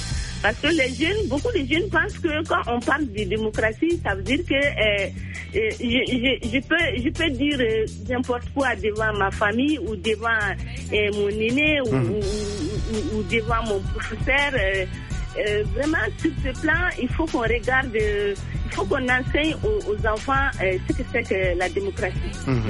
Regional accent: Mali

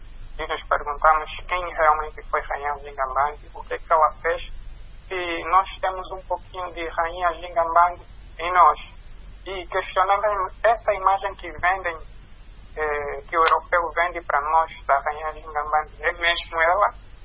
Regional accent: Angola

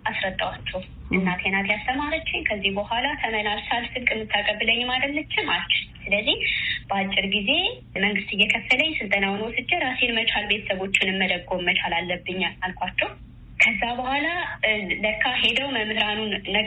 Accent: Amhara, Ethiopia; ተወልጄ ያደኩት በገጠር አካባቢ ነው፣ ደቡብ ጎንደር ላይጋይንት ወረዳ ውስጥ ሆኖ ደስኳ ይባላል እኔ ያደኩበት ሰፈር ማለት ነው። እና ከልጅነቴ ያደኩት ጠንካራ ገበሬ ማህበረሰብ ውስጥ ነው።

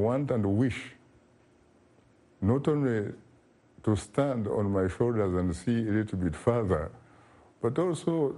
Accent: Kabale, Western Region, Uganda; He was in my hometown, Kavale, southwestern Uganda.

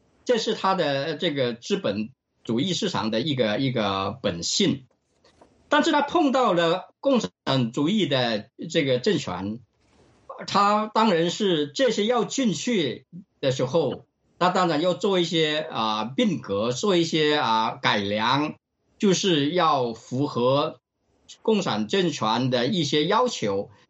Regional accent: Australia; 我们澳大利亚人

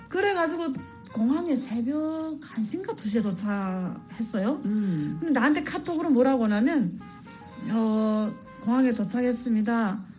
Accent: North Korea; 저는 북한에서 서해 쪽에, 서해 바다 쪽에서 살았는데

